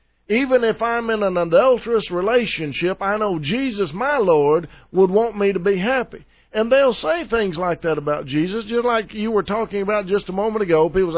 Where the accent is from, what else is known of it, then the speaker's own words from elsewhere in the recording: Texas, United States; I am from Texas. I know I'm from Texas. I can prove I'm from Texas. I love this state.